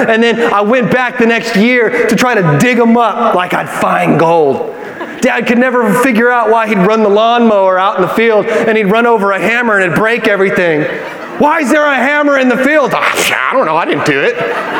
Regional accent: Yucaipa, California, United States; I grew up in Yucaipa. Yucaipa's the country. Well, it's not the country anymore.

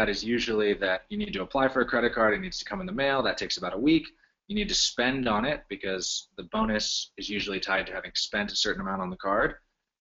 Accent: Hawaii, United States; Okay, so I'm originally from Hawaii, and I always wanted to get off the island

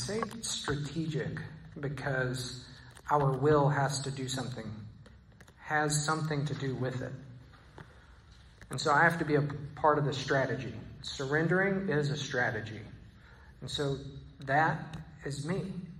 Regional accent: Texas, United States; now in Israel; And I'm from Texas. And so most of my friends and family in Texas think I'm right.

